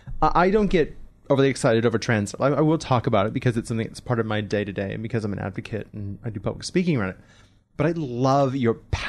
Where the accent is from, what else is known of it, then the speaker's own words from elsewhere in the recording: St. Louis, Missouri, United States; But like St. Louis Blues, my hockey team back home as well.